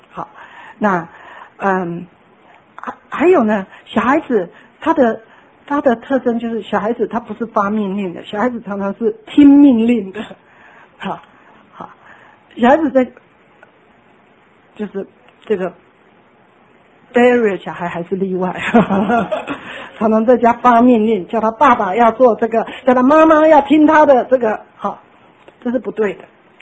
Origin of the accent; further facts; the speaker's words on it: China; 特别我们中国人最没有可塑性